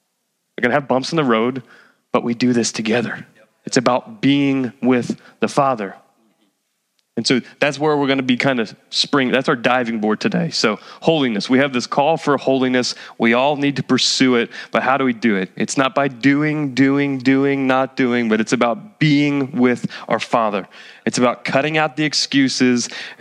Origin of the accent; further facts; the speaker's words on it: New Jersey, United States; All right, I'm from Jersey. I could take it.